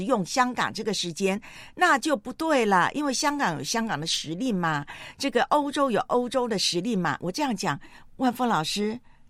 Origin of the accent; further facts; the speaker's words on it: Taiwan; 因为在我的老家台湾呢，今天是教师节。